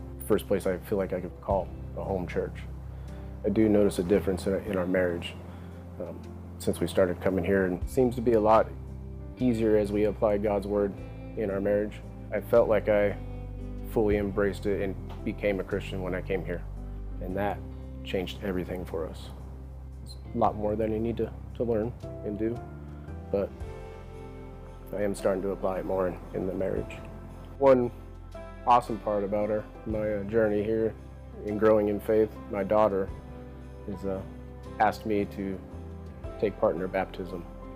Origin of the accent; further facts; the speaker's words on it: Phoenix, Arizona, United States; I grew up here in Phoenix. Grew up in a broken home, actually.